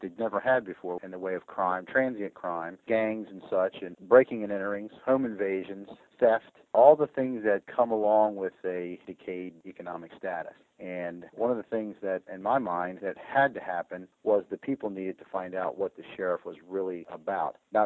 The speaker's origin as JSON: {"language": "English", "region": "Maryland", "country": "United States", "tie": "born or raised there", "said": "I was born in Maryland and raised in Maryland with a police family, military family, and I also grew up in a veterans home my mom was the proprietor of there in Maryland."}